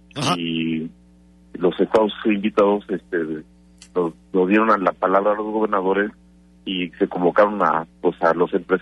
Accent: Querétaro, Mexico; Esto pues lo tiene con muy buena idea de lo que somos los queretanos

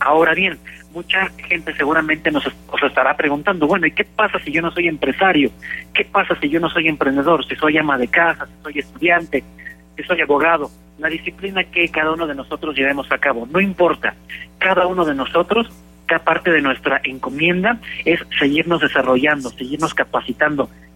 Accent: Mexico; es algo que nos caracteriza nosotros como mexicanos.

